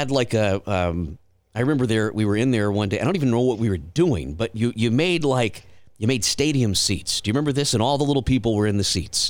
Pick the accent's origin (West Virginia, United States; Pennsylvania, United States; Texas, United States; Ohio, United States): Texas, United States; And down where we grew up in South Texas, nobody travels.